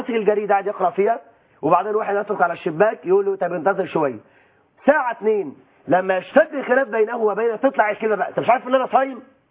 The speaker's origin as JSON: {"language": "Arabic", "town": "Mit Swed", "region": "Dakahlia", "country": "Egypt", "tie": "born or raised there", "said": "وانا طفل صغير وانا في قريتي قريه ميت سويد،"}